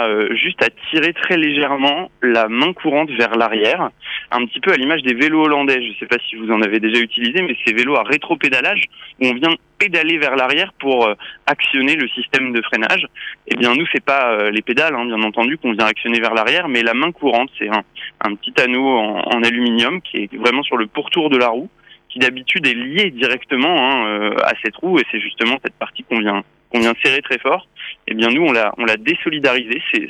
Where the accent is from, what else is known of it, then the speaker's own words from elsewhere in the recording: Erquy, Brittany, France; also born or lived in Saint-Nazaire; j'ai grandi en Bretagne, d'abord du côté de Saint-Nazaire et puis ensuite dans la baie de Saint-Brieuc à Erquy. Et puis j'ai terminé le lycée et les classes préparatoires dans la banlieue rennaise. Donc en effet, je suis un produit breton.